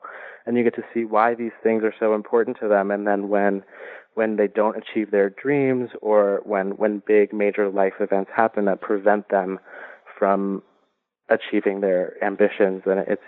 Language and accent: English; New Jersey, United States; also born or lived in Iowa City; Well, I am Puerto Rican and Italian, and I grew up in New Jersey